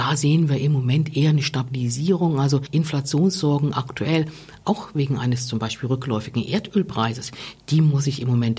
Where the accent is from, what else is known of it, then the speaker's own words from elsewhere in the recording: Germany; now in Switzerland; als Deutsche, die in der Schweiz lebt